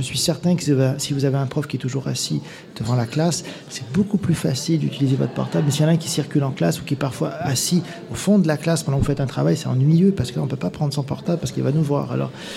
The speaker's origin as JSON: {"language": "French", "town": "Montreal", "region": "Quebec", "country": "Canada", "said": "qui vient de là où je viens, de Montréal"}